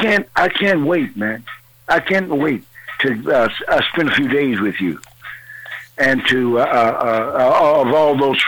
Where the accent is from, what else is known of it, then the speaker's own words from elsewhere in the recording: Waterloo, Iowa, United States; I'm from Waterloo, Iowa